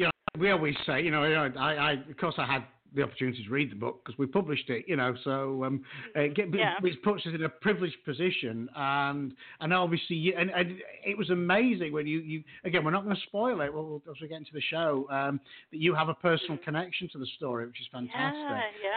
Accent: England, United Kingdom; I mean, because obviously I'm from England.

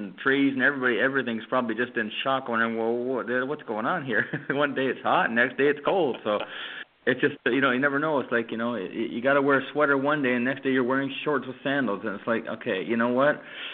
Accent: Canada; I'm from Canada and you're from up close to there.

